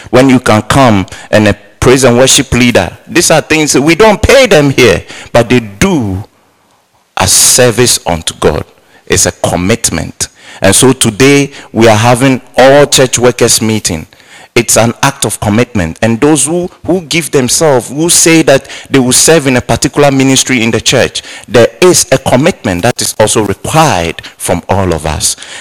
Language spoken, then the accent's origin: English; Ghana; my natural upbringing, I'm Ghanaian, in our culture, people take care of other kids